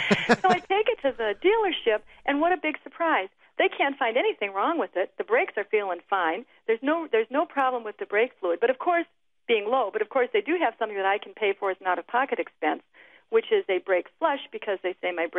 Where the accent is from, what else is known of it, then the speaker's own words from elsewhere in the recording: Phoenix, Arizona, United States; I'm from Phoenix.